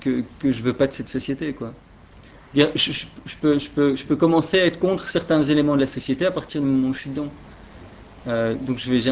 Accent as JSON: {"language": "French", "country": "Belgium", "said": "Et chez nous, en Belgique, justement, quand on voit la police et tout, tout est tellement cool."}